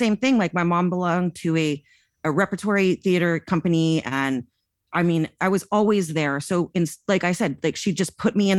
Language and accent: English; Laurel Canyon, California, United States; I'm from Laurel Canyon. I'm a Laurel Canyonite, and I've been here my whole life. I've never left the canyon.